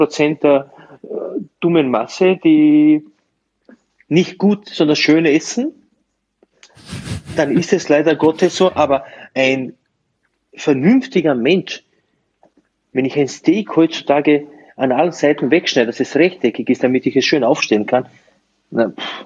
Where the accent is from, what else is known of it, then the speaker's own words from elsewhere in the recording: Slovenia; weil ich komme ja eigentlich aus Slowenien